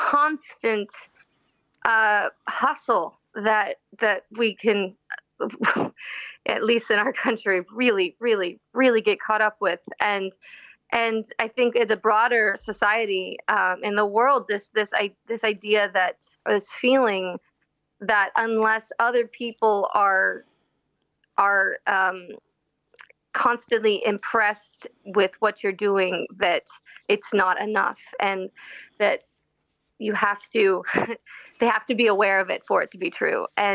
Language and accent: English; California, United States; we're all from California originally